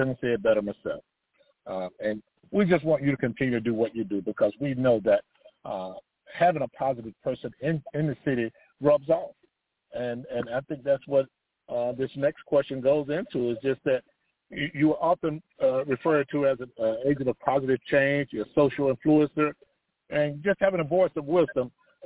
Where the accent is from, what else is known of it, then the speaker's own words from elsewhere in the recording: Riviera Beach, Florida, United States; Like I said, I grew up in Riviera Beach, and I know just about all of my life that's where I was.